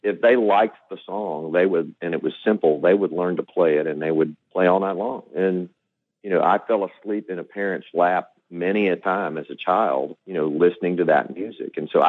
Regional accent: Del Rio, Texas, United States; I grew up in Del Rio, right on my house is a mile from Mexico. I could ride my bike there.

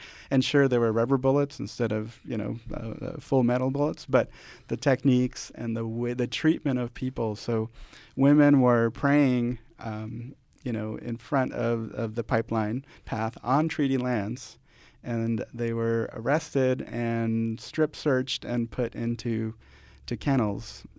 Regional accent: El Salvador; from El Salvador. And I was born in a small village.

